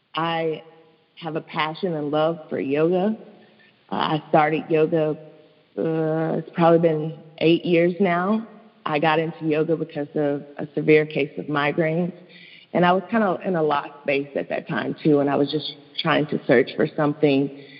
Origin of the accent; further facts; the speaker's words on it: Tennessee, United States; accent: East Tennessee; born and raised in East Tennessee, hence the accent.